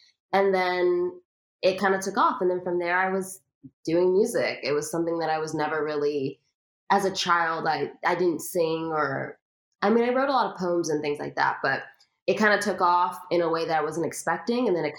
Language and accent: English; Florida, United States; also born or lived in New Jersey; Yeah, so I grew up in Florida. I also grew up in, I went to elementary school in New Jersey.